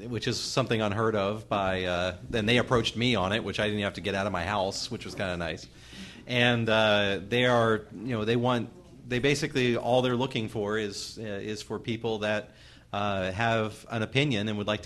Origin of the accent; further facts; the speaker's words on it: Pennsylvania, United States; And it's not where I wanted to live when I was that little kid growing up outside of Philadelphia.